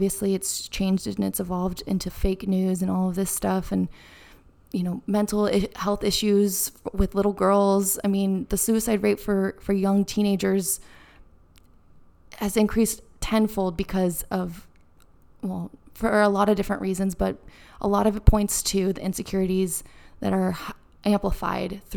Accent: West Coast, United States; I grew up in America, but I grew up on the West Coast

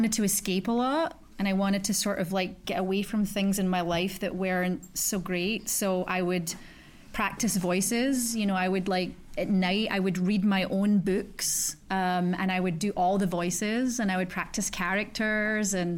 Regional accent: Glasgow, Scotland, United Kingdom; I grew up in Glasgow, which is a very rough city. So I love being from Scotland and I love being Scottish

